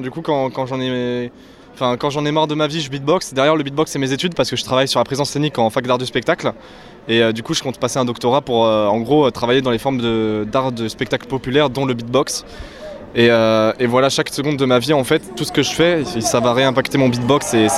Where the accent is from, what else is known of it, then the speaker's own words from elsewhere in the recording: Bordeaux, Nouvelle-Aquitaine, France; je viens de Bordeaux et je veux vivre du beatbox.